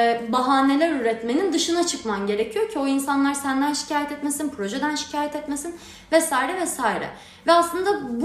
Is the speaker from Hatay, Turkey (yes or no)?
yes; Hatay, Turkey; Hataylıyım.